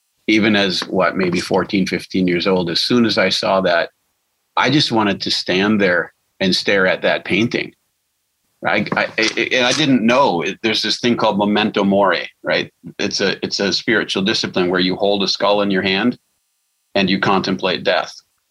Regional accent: Milwaukee, Wisconsin, United States; When I was a boy, I grew up in Milwaukee

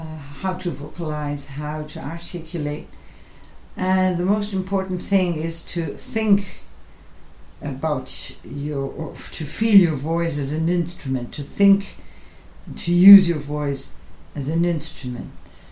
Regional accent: Argentina; Argentina is my home country, so I reflected this landscape, this history, or part of it.

